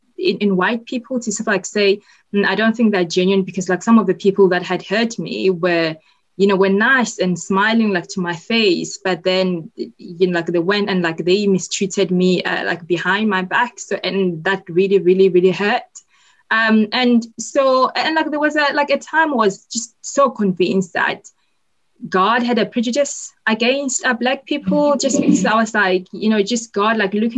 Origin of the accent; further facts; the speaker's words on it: South Africa; born there; I was born in South Africa, like in a rural village where everyone was black, really. I was born like a couple of years before the abolition of apartheid in South Africa.